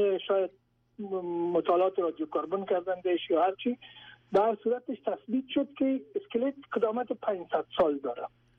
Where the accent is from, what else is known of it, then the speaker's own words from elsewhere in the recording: Kabul, Afghanistan; شهر کنی کابل هستم، ما در اون شهر کنی کابل بزرگ شدیم.